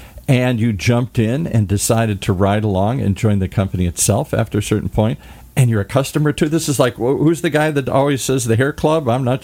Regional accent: Ireland; Hey, you know, I'm Irish, so it's got to look like some sort of fairy tale to me here.

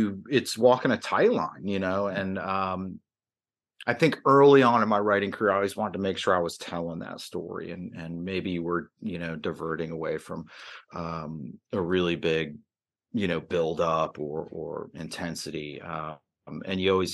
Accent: Atlanta, Georgia, United States; also born or lived in New York; I grew up in the Atlanta area after my family had moved down from New York, and spent my teens and early 20s down in that area.

